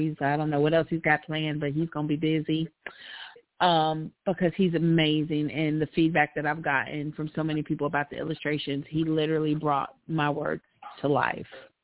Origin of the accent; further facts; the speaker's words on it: Ohio, United States; now in Alabama, United States; I am actually from Ohio. Yeah, and I live in Alabama.